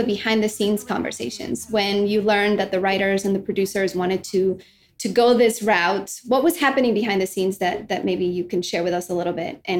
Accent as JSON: {"language": "English", "country": "Mexico", "tie": "born or raised there", "said": "my entire life growing up in Mexico."}